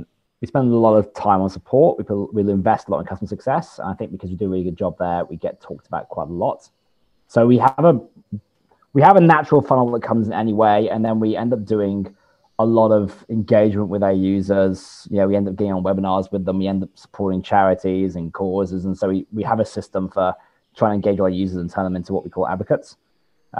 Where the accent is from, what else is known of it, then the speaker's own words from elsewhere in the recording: United Kingdom; now in Sydney, Australia; I'm British originally, but I'm based in Sydney, Australia.